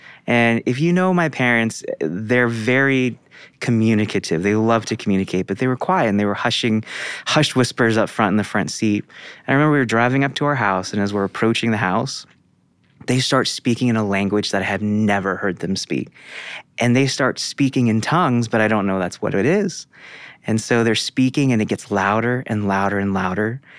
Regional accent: New York, United States; So I'm like a cautionary tale in my hometown, right? So I like to call myself the dumpster fire of Hudson Valley, New York, right?

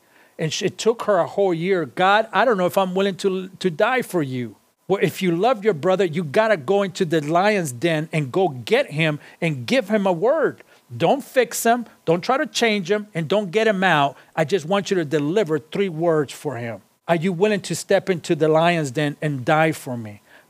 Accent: Los Angeles, California, United States; I said, I'm from East LA.

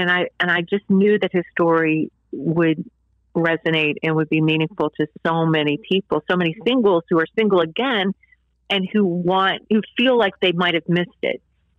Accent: West Virginia, United States; And, you know, I'm from West Virginia, and I guess I'm a country girl at heart.

